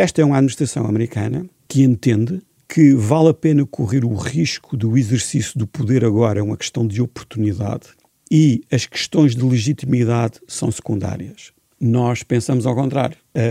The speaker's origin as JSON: {"language": "Portuguese", "region": "Azores", "country": "Portugal", "said": "Eu sou dos Açores"}